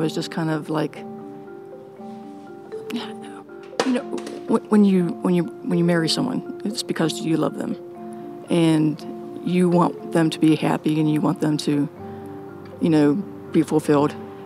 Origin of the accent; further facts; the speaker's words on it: Kentucky, United States; I mean, I was from Kentucky, and, you know, it's the South